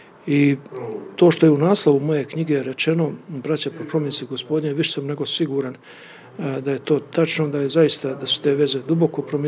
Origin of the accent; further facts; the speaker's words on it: Herzegovina, Bosnia & Herzegovina; kod nas u Hercegovini